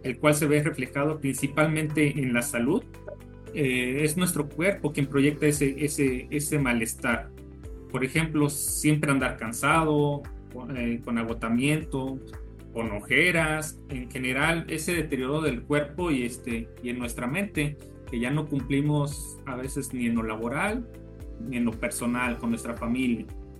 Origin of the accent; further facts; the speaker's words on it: Ciudad Valles, San Luis Potosí, Mexico; Y pues soy originario de Ciudad Valles, San Luis Potosí.